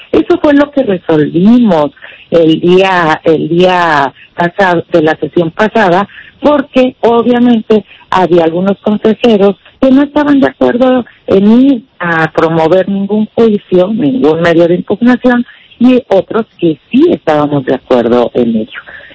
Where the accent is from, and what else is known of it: Mexico